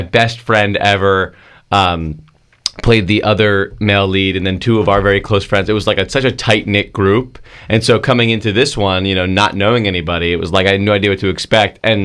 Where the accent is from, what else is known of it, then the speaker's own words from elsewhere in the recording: Cranford, New Jersey, United States; I'm from New Jersey, a little town called Cranford